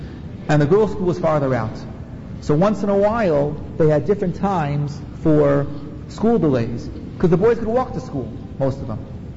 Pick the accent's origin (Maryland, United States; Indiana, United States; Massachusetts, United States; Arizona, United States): Maryland, United States; Silver Spring; I'm from Silver Spring, Maryland.